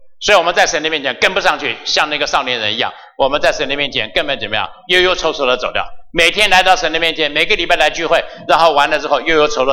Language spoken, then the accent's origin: Chinese; Shandong, China; 他最怕的就是我们山东人啊，规矩很多啊，老人家过世一定要去送终。